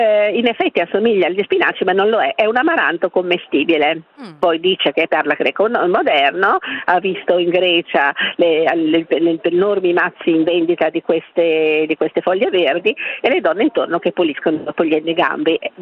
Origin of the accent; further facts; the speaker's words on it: Piedmont, Italy; Io sono piemontese